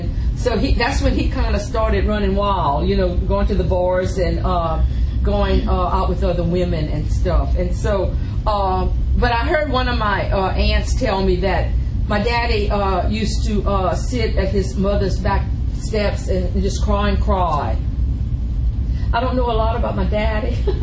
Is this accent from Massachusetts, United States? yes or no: no; Gonzales, Louisiana, United States; born there; I was born in Gonzales, Louisiana, which is about 75 miles from, you know where that is?